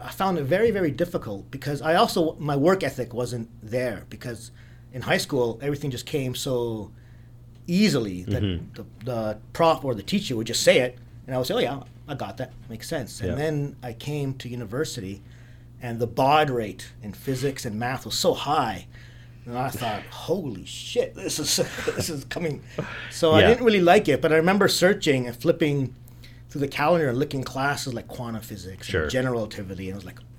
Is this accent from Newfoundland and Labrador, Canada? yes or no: no; Toronto, Ontario, Canada; I grew up in downtown Toronto. So I'm a first-generation immigrant. My parents immigrated a couple years before I was born.